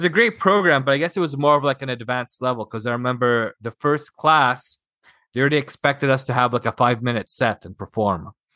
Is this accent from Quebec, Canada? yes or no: no; Toronto, Ontario, Canada; Yeah, I'm from Toronto.